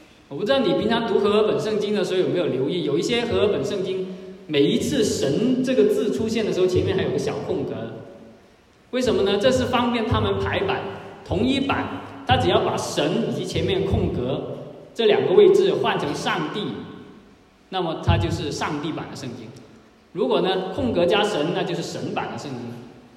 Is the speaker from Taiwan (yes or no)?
no; Guangdong, China; 就像我们广东人，我们叫那个出租车，我们叫的士